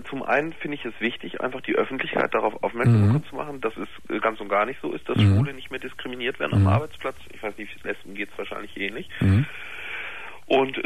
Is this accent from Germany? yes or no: yes; Bremen, Germany; Ich komme aus Bremen.